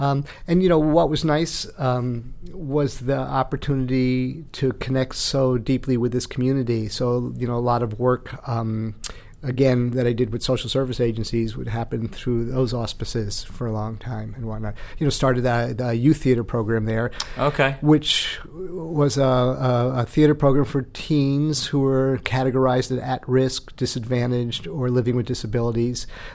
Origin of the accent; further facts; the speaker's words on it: Newark, New Jersey, United States; also born or lived in Elizabeth; No, I grew up in Newark in Elizabeth, New Jersey.